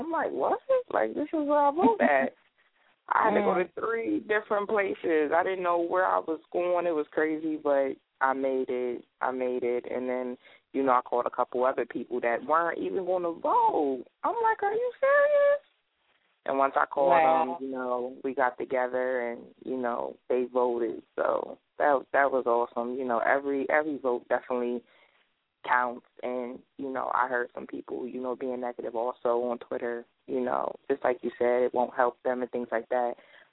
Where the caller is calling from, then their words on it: Pennsylvania, United States; Hi, this is … I'm calling from Pennsylvania.